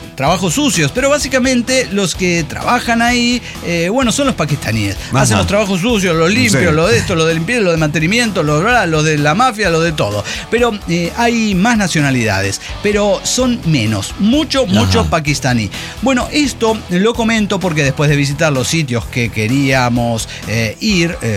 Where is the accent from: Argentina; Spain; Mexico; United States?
Mexico; Mexico City; la mitad somos chilangos, la otra tapatíos